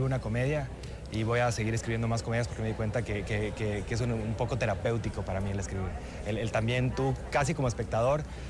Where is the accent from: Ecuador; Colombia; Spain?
Ecuador; Y decir, sí, eso también somos los ecuatorianos